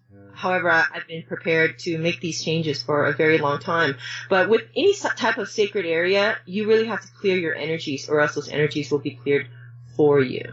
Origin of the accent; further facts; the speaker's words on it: Seattle, Washington, United States; moved away as an adult; also born or lived in Laos; yes, I grew up in Seattle, Washington. I actually was born in Laos, which is in Southeast Asia. Mm-hmm. Came over to America, was in Seattle, and lived in Seattle for about 20 years.